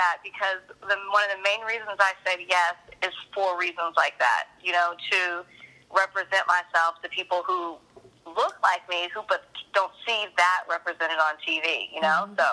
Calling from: Dallas, Texas, United States; I'm in Dallas, believe it or not.

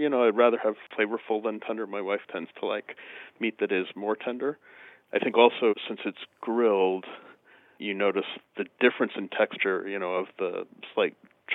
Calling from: Albany, New York, United States; Near Albany, New York.

